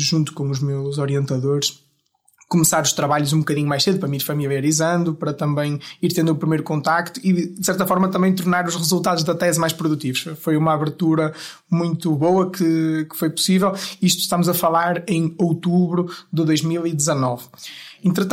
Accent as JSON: {"language": "Portuguese", "town": "Braga", "region": "Norte", "country": "Portugal", "tie": "born or raised there", "said": "Eu que nasci, cresci, vivi em Braga, não conhecia uma outra realidade de viver, de dia-a-dia"}